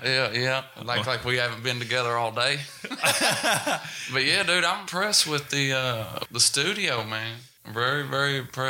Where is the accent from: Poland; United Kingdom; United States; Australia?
United States; Knott County, Kentucky; And, I tell people Prestonsburg, but I grew up in a little tiny town called Knott County.